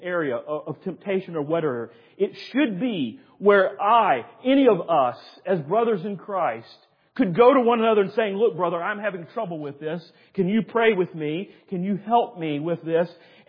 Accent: Southern US, United States; Now, I'm a Southerner, born and bred, so Southerners, don't get mad at me when I say this.

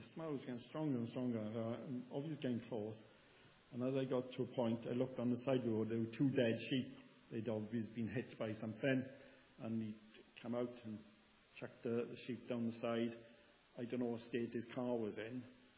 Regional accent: Penderyn, Wales, United Kingdom; Now, I was brought up in Penderyn, countryside, village.

